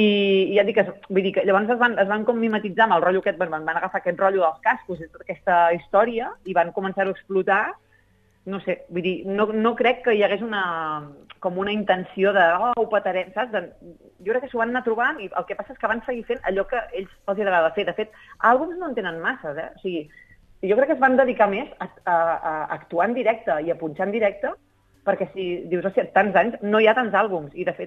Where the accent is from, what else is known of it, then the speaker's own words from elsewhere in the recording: Sabadell, Catalonia, Spain; Jo soc de Sabadell i m'hi he passat la vida a l'Urpí